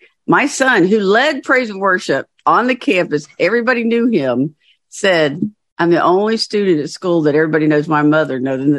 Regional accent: Georgia, United States; And I'm from Georgia, so I don't always speak the King's English.

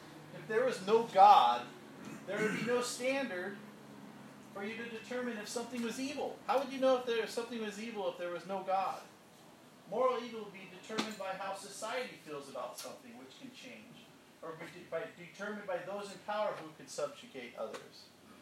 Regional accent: Barstow, California, United States; Sorry, I am from Barstow here.

